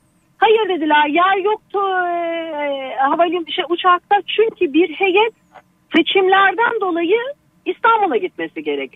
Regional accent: Iran; now in Turkey; Ben 1988 yılından beri Türkiye'de yaşıyorum. İran asıllıyım

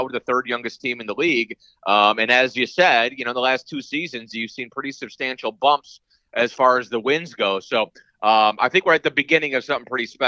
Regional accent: Cleveland, Ohio, United States; I grew up in Cleveland, Ohio, as a Cavaliers, Indians, and then Guardians and Browns fan.

